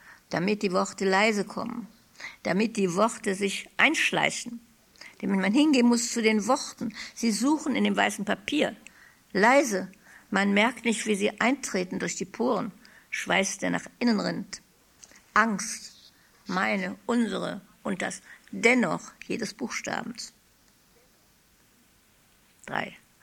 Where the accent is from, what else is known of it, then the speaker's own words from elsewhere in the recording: Cologne, North Rhine-Westphalia, Germany; now in Heidelberg, Germany; ich lebe ja in Heidelberg jetzt schon wieder seit 61, aber an sich bin ich Kölnerin und die Fahrt nach Richtung Köln regt mich immer auf.